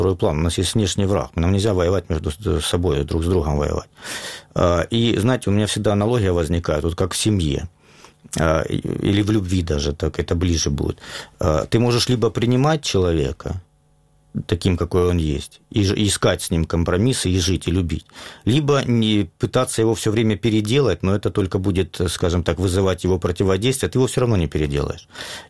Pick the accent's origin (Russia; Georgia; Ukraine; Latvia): Ukraine; East Ukraine; born there; я родился на Востоке русскоязычном